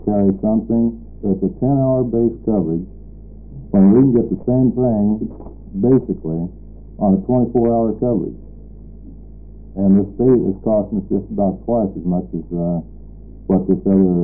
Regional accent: Springfield, Oregon, United States; from Springfield, Oregon.

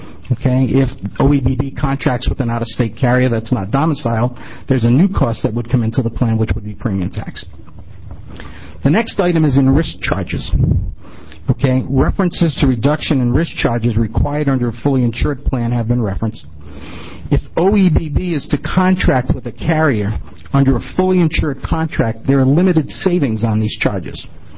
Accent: New England, United States; accent: New England; you'll probably hear or pick up on my New England accent somewhere through my presentation, but I have experience back on the other coast.

